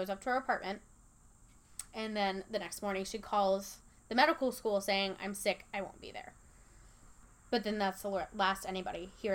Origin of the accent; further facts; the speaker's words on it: the South, United States; my aunt, I guess maybe because we're from the South, and it's very